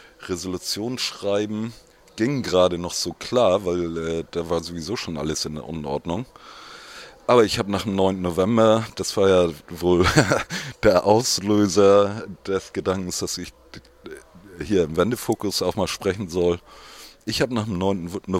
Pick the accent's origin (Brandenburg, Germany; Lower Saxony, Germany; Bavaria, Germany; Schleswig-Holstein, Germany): Schleswig-Holstein, Germany; Kiel; Ich habe noch in meiner Heimatstadt in Kiel an dem Nachmittag gesessen